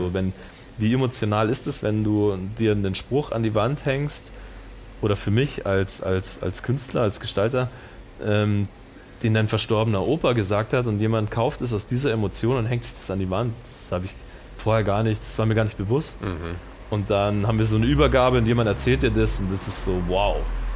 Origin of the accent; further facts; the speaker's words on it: Munich, Bavaria, Germany; Aber wir sind nicht aus New York und San Francisco, sondern wir sind Münchner.